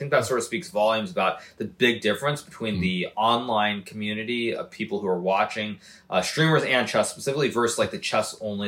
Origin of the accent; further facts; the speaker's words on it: United States; with myself growing up in the United States, pretty much from the time that I was 18, 19 years old, none of this stuff existed.